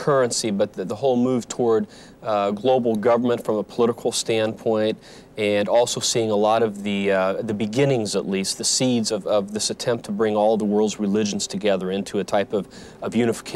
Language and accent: English; Indianapolis, Indiana, United States; I was invited to tour a company in Indianapolis, my hometown, that was to receive the contract from the U.S. Treasury Department